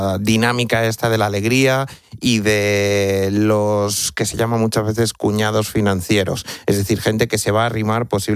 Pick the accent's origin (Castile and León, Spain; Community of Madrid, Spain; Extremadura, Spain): Extremadura, Spain; Talaván; una participación de 5 euros de la Lotería de la Virgen de mi pueblo, de Talaván, en la provincia de Cáceres.